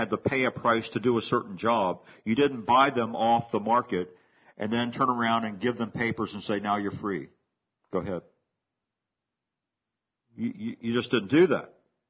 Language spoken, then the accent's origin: English; Hagerstown, Maryland, United States; When I was a boy growing up in Hagerstown, my mother made it a point to shop at a certain food store just down the street from the church we attended.